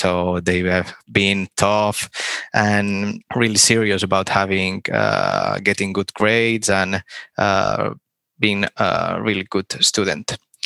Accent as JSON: {"language": "English", "region": "Balearic Islands", "country": "Spain", "also_born_or_lived": "Barcelona / Stockholm / Madrid", "said": "I'm from Spain. I'm 30 years old. I'm currently living in an island called Mallorca. It's really known for its touristic holidays. I live most of my life here in Mallorca"}